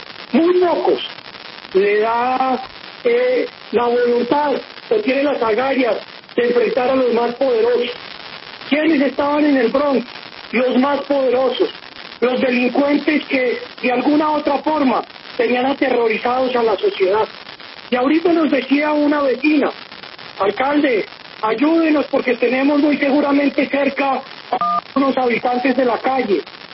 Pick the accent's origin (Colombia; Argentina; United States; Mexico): Colombia; Bogotá; todos somos bogotanos.